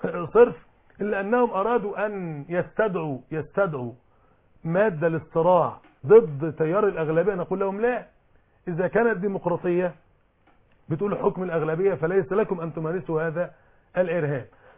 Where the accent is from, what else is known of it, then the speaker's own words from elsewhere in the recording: Egypt; اننا ننتمي كعرب من مصر إلى الإسلام الحضاري والثقافي،